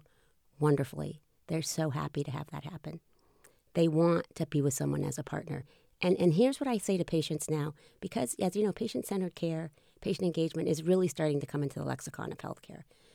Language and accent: English; Boston, Massachusetts, United States; I'm from Boston, and when I was in Boston, I used to, for fun, I used to be an actress.